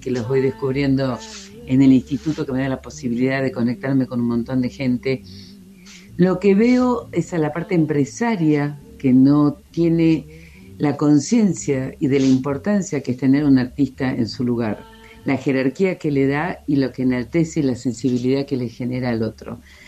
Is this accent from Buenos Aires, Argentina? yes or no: yes; Buenos Aires, Argentina; now in Bariloche, Argentina; Yo vengo de Buenos Aires, pero ya hace 40 años que estoy en Bariloche.